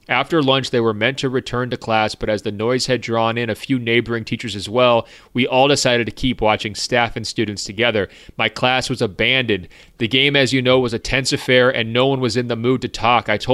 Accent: Philippines; In my home country of the Philippines, everyone would have been jumping up and down with me, but I happen to live in a country where netball is a thing.

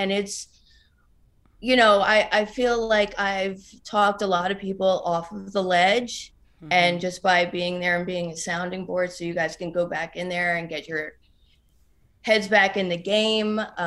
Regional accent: New Jersey, United States; I'm from New Jersey. Everything bothers me.

